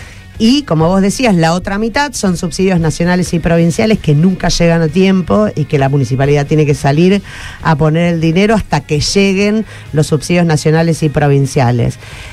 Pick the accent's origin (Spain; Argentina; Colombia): Argentina; Rosario, Santa Fe; nosotros somos en realidad gente que vive en esta ciudad, que somos rosarinos, rosarinas que laburan 24-7